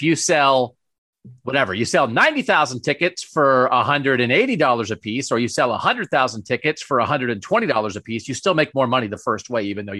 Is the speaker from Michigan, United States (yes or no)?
no; Pennsylvania, United States; I grew up in Pennsylvania.